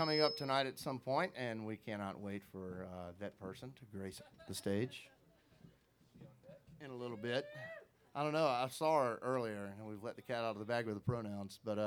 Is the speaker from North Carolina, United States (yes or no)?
yes; North Carolina, United States; This is one of we come from North Carolina, and that's known as the Tar Heel State